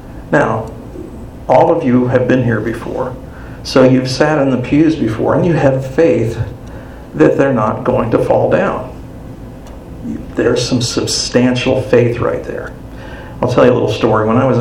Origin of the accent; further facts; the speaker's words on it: Midwest, United States; And especially here in Arizona, I can't drive by the mountains. And back home where I grew up in the Midwest